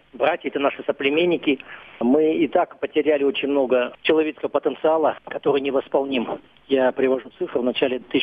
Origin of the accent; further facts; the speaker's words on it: Kazakhstan; Вот мы, казахи, 50, 60, 70 миллионов мы точно потеряли.